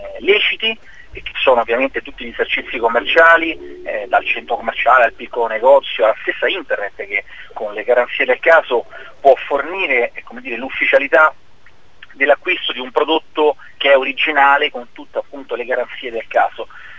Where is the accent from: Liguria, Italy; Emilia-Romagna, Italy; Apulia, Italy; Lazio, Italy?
Lazio, Italy; Rome; la capitale in questo momento non sta brillando di lustro, e lo dico da romano